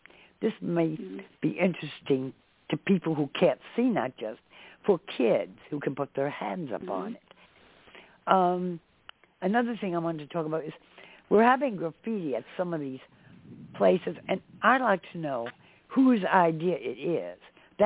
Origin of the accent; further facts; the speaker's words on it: United States; I am an American